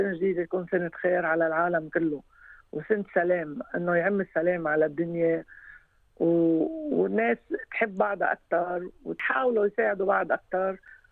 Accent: Lebanon; ووضع بلادنا يعني بلبنان، أنا من لبنان

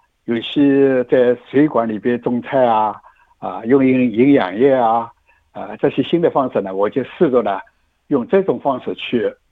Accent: Shanghai, China; now in Sydney, Australia; 啊，我是从上海过来的

